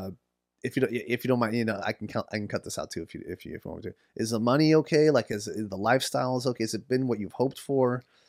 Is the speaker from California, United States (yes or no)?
yes; San Diego, California, United States; I grew up in San Diego.